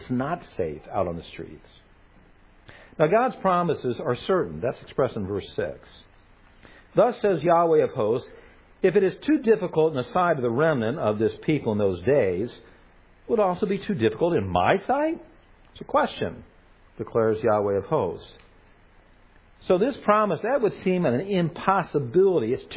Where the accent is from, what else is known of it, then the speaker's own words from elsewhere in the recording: Los Angeles, California, United States; I grew up in Los Angeles. Our area was Jewish. It was Jewish and Catholic. I was the weird Baptist kid.